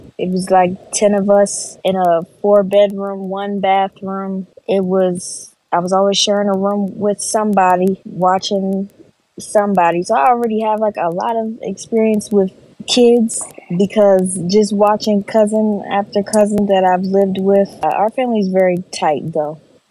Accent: Charles County, Maryland, United States; I'm from Charles County, Maryland. I lived here basically my whole life. Like, I've moved a couple places, but this is basically where I've been my whole life.

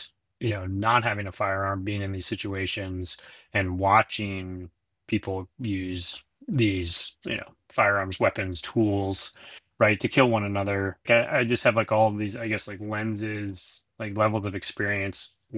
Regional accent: Connecticut, United States; I thought, like, I grew up in Connecticut, I thought it was kind of an edgy thing to, like, know how to shoot.

